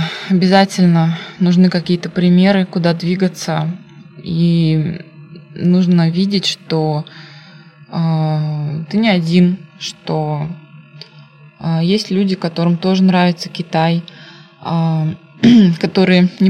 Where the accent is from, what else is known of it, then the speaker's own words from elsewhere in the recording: Chita, Zabaykalsky Krai, Russia; now in Hulunbuir, China; я сама из Читы и живу в Китае, в городе под названием Хулуньбэр, район Хайлар.